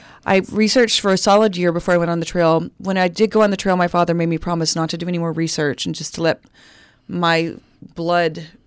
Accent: Oklahoma, United States; We're both Cherokee from Oklahoma.

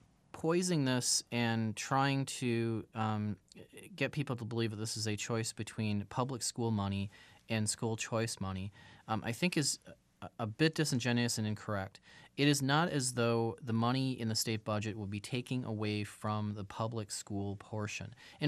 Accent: Abbotsford, British Columbia, Canada; I'm very proud of my hometown and very proud of my school that I graduated from

